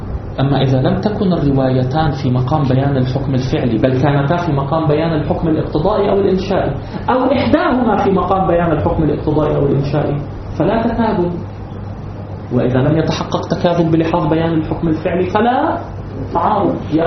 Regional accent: Lebanon; مو المعارضة اللي عندنا بلبنان تتبادر إلى المعارضة السياسية

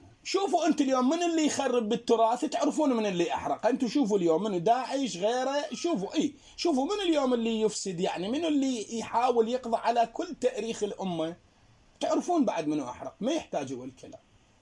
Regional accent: Al-Hamzah al-Sharqi, Al-Qadisiyyah Governorate, Iraq; born there; بالمناسبة أنا مسقط رأسي هو الحمزة الشرقي

